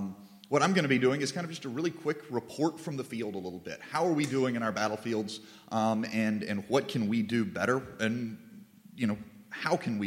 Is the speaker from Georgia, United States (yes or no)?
yes; Georgia, United States; As Dr. White's mentioned, I grew up in Sumter County, Georgia, which is home to Andersonville Prison.